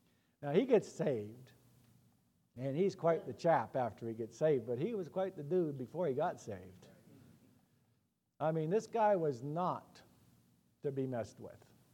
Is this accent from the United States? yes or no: no; Central African Republic; But I'm from the Central African Republic, and that has happened.